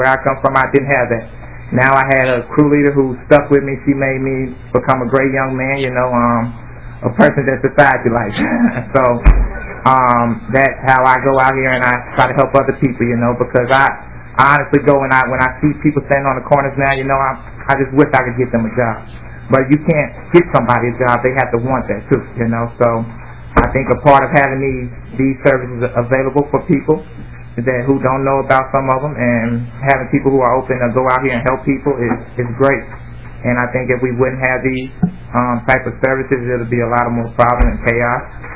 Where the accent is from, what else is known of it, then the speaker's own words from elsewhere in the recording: Minneapolis, Minnesota, United States; I'm from North Minneapolis. I'm 21 years old.